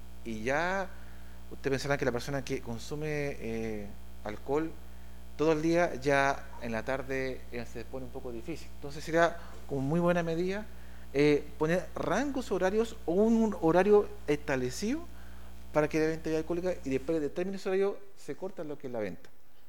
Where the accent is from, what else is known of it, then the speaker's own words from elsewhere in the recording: Rancagua, O'Higgins, Chile; yo vengo de Rancagua, y Rancagua es una ciudad de campo, tal como Talca, tal como séptima región, son iguales.